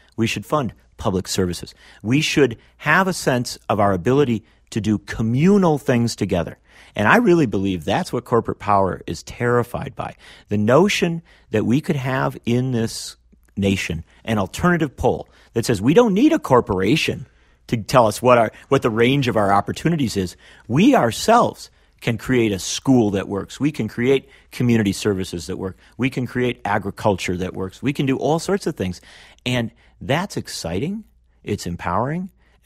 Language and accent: English; Union Grove, Wisconsin, United States; I went to my hometown of Union Grove, Wisconsin, down in southeastern part of the state